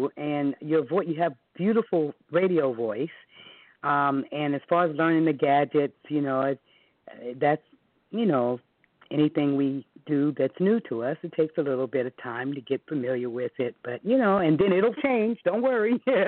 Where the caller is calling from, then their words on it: Tampa, Florida, United States; I'm calling from Tampa, Florida.